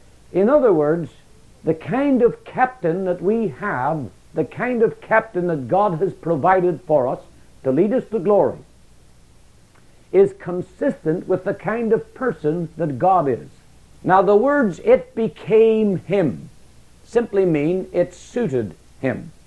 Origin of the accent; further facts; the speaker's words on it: Ireland; which suited my green complexion because I'm Irish